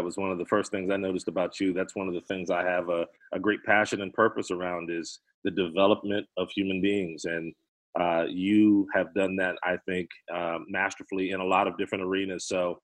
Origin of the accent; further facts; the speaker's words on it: Raleigh, North Carolina, United States; I was born and raised 1970s in Raleigh, North Carolina, small family of four, and got a very interesting start.